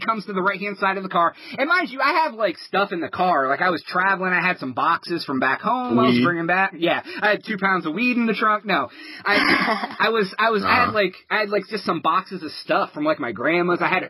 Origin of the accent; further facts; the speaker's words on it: Ohio, United States; We're actually from Northeast Ohio.